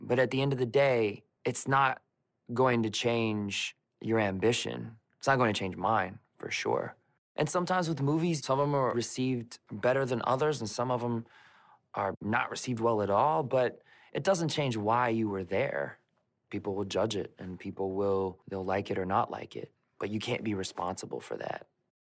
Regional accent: Memphis, Tennessee, United States; Growing up around Memphis, Tennessee, you didn't get a lot of the trends until they sort of passed through middle of America.

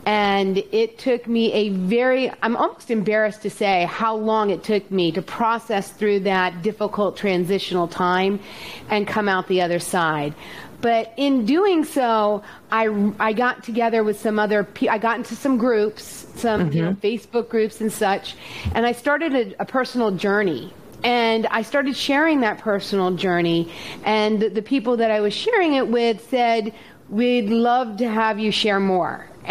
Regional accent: Virginia, United States; I am from Northern Virginia, about an hour outside of DC.

